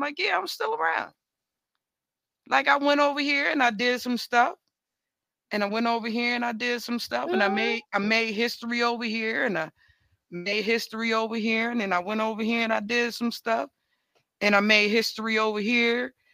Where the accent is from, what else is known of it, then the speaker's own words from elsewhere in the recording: Newburgh, New York, United States; But I came from Newburgh, which was downstate, which most New Yorkers, that's why I said Don when I was messing with Don, because most New Yorkers know Newburgh as the sixth borough.